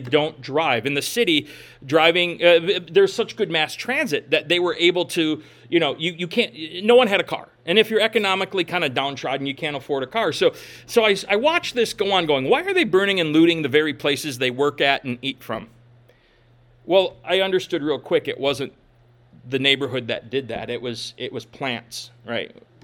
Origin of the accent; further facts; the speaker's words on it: Minnesota, United States; So I'm from Minnesota.